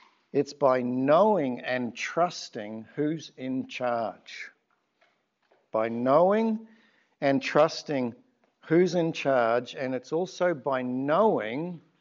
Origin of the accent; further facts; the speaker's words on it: Australia; born there; I was born in Australia, but don't stop listening.